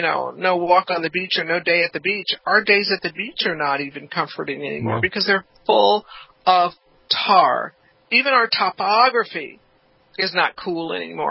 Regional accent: California, United States; Because I'm from California. I totally overthink everything.

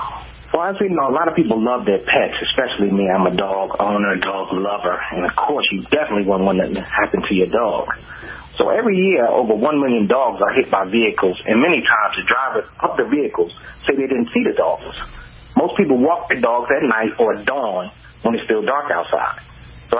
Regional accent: Newark, New Jersey, United States; A little bit about myself. I'm from Newark, New Jersey, and I'm actually a OES veteran

